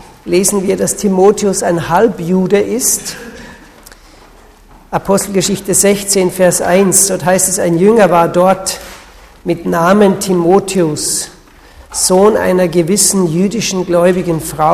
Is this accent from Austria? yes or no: yes; Austria; now in Switzerland; Ich komme aus der Schweiz, aber ich bin Österreicher. Wir wohnen seit etwa 18 Jahren in der Schweiz